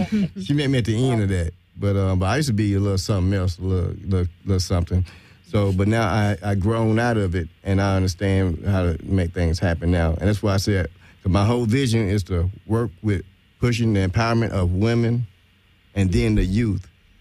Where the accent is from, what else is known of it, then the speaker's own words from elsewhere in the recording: Arkansas, United States; now in Los Angeles, United States; I want to merge, you know, Arkansas, my home state.